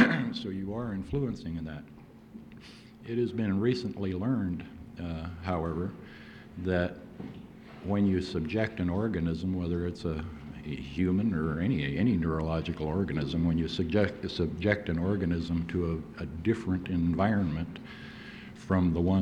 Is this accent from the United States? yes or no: yes; Kotzebue, Alaska, United States; I came from Kotzebue originally, and I was culturally an Eskimo.